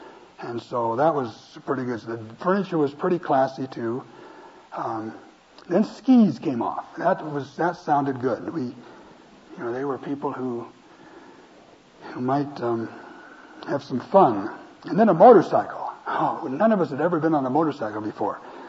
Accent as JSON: {"language": "English", "region": "Montana", "country": "United States", "tie": "born or raised there", "said": "In the little town I grew up in Montana, nobody used moving vans."}